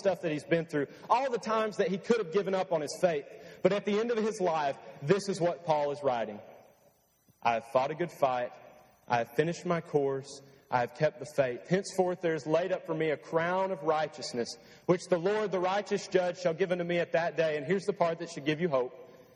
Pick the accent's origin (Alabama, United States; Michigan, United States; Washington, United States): Alabama, United States; Romans 8 and verse 18 says, and I like this because I'm from Alabama